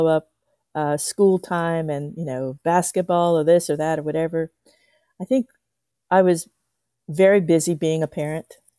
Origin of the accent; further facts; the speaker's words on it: Lafayette, Louisiana, United States; I was raised in Lafayette, so I was Catholic